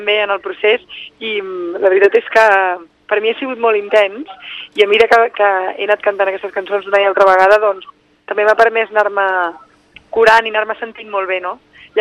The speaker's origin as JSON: {"language": "Catalan", "town": "Vilassar de Mar", "region": "Catalonia", "country": "Spain", "tie": "born or raised there", "said": "una cançó que parla del meu poble, que és Vilassar de Mar"}